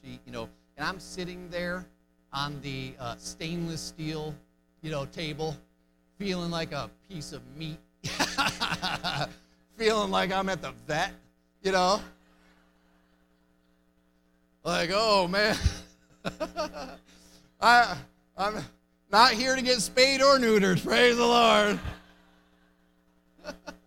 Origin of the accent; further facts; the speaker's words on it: United States; because I'm American, and I eat pizza and cheeseburgers and bacon.